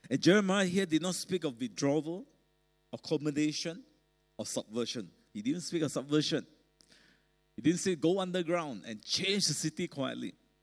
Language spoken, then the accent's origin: English; Malaysia; now in Singapore; My first few years as a Malaysian